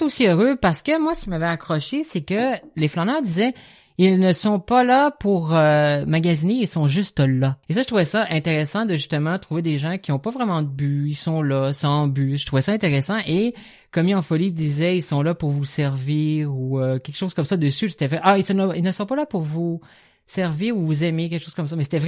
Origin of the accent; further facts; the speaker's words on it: Saguenay, Quebec, Canada; je viens du Saguenay, donc là-bas, t'avais peu de films qui s'y rendaient, parce que ça devait être traduit